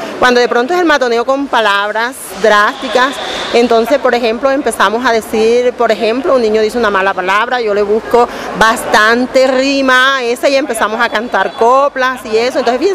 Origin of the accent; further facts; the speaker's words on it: Bolívar, Colombia; vengo del departamento de Bolívar